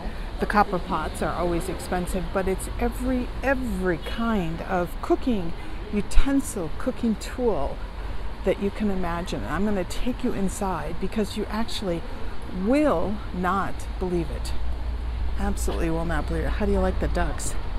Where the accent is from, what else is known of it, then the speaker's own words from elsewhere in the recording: Minneapolis, Minnesota, United States; I come from Minneapolis, and so we had skyways.